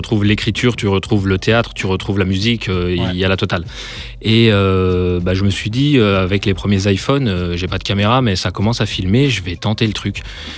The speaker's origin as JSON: {"language": "French", "town": "Chambéry", "region": "Auvergne-Rhône-Alpes", "country": "France", "lives_now": "Lyon, France", "said": "À la base, je suis pas lyonnais, non. Moi, je viens de Savoie. Je viens de Chambéry. Bon. Mais c'est pas loin, c'est à une heure. Mm-hmm. Je suis venu sur Lyon pour le boulot et diverses raisons."}